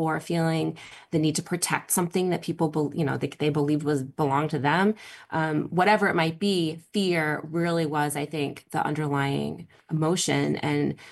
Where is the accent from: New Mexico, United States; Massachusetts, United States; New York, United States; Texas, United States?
Massachusetts, United States